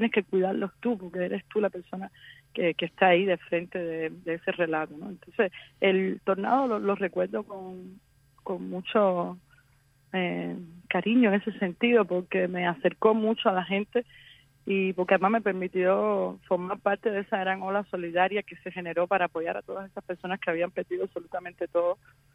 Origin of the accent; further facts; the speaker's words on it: Cuba; moved away as an adult; yo salí de Cuba en octubre de 2022, pero decidí irme en enero.